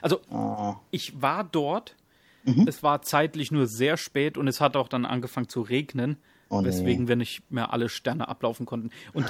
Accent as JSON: {"language": "German", "region": "Saarland", "country": "Germany", "tie": "born or raised there", "said": "Ich bin zwar im Saarland aufgewachsen, aber ich kann auf Französisch noch nicht mal mehr eine Pizza bestellen."}